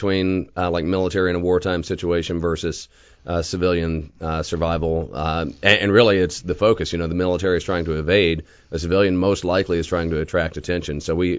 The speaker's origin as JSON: {"language": "English", "region": "Georgia", "country": "United States", "tie": "born or raised there", "said": "I grew up in Georgia. I'm a you know, good old country boy. You know, grew up running through the woods, doing exactly this kind of stuff."}